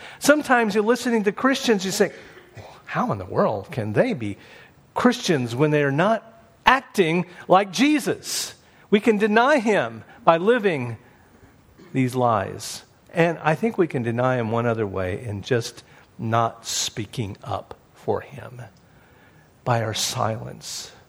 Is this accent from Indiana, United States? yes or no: yes; Indiana, United States; I remember growing up in Indiana, and I did not know we had an accent until I went somewhere else, and they told me, where are you from? I said, well, I'm a Hoosier. I'm from Indiana.